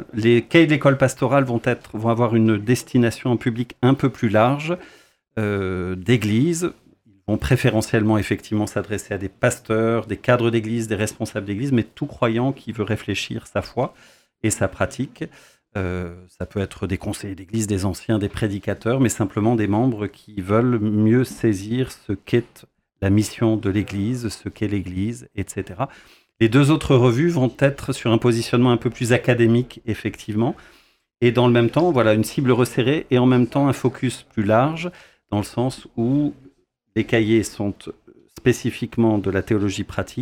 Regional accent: Brittany, France; born there; also born or lived in Lyon, France; Je suis né en Bretagne et lyonnais depuis que j'ai 5 ans.

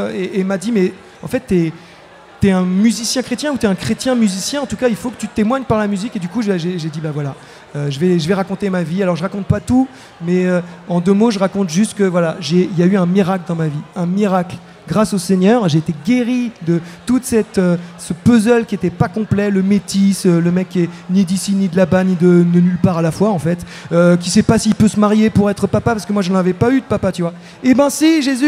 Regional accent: Versailles, Île-de-France, France; born there; moi qui suis un métis, tu vois, je suis né à Versailles, donc tu vois, métis de Versailles

